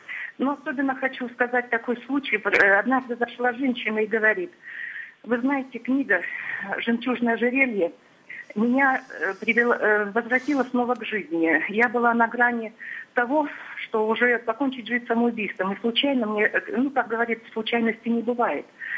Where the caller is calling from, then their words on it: Saratov, Saratov Oblast, Russia; я звоню из Саратова.